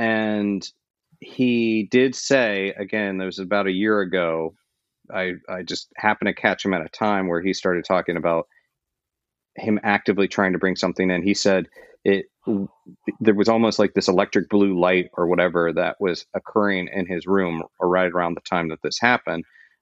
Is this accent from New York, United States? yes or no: no; Florida, United States; I grew up in Florida. Skunk ape is like our national animal.